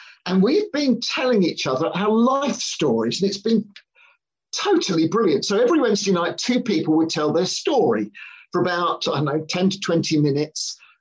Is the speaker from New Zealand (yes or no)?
no; High Barnet, London, United Kingdom; born there; I was born in High Barnet, in that's Greater London at the top, and it's at the end of the Northern Line, and that's my house, number 58 Manor Road.